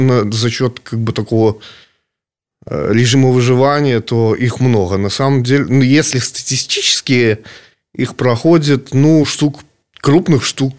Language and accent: Russian; Belarus; Я уверен, что я белорус, по крайней мере.